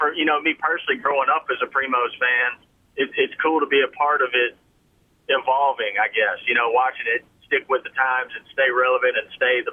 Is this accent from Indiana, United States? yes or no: no; Mississippi, United States; growing up in Mississippi, I've grown up my whole life where turkey season ends on May the 1st.